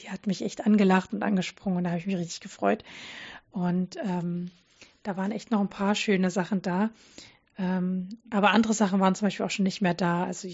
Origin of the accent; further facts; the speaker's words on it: Radebeul, Saxony, Germany; Ich bin ja in Radebeul groß geworden. Das ist eine wunderschöne Stadt direkt neben Dresden.